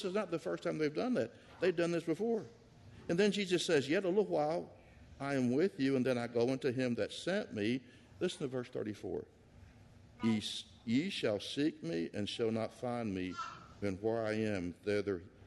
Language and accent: English; Oklahoma, United States; I grew up in Oklahoma. Okay, I think Oklahoma's a great place, you know.